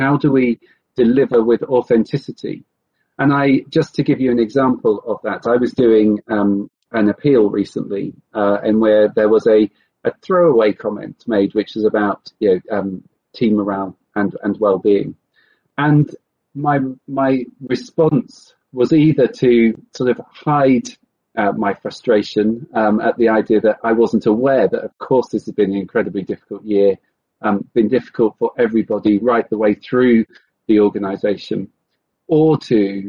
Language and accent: English; South West England, United Kingdom; I grew up in Cornwall. I grew up by the sea.